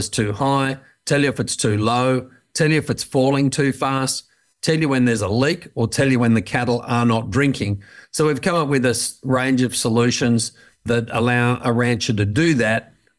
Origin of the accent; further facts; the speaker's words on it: Australia; I grew up on ranches in Northern Australia